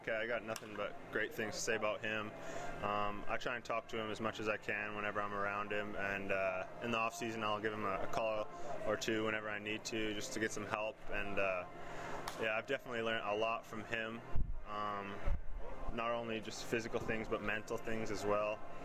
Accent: Canada; Growing up in Canada, the only Canadian baseball

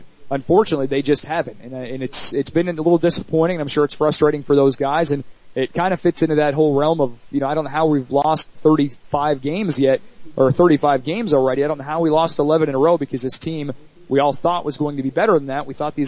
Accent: New England, United States; Maybe it was growing up in New England, seeing a guy like Trot Nixon

